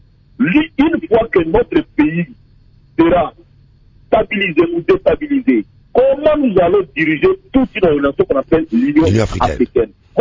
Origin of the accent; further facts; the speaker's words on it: Ituri, DR Congo; je suis de l'Est du Congo. Et principalement, je suis ituriens. Je suis appelé de l'Ituri.